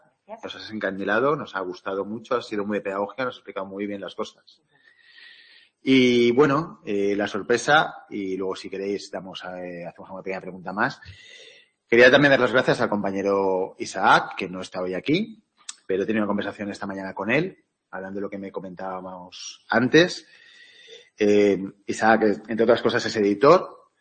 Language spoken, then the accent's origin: Spanish; Valencian Community, Spain; A mí me gustaría, como valenciano, también que hubiera algún artículo en valenciano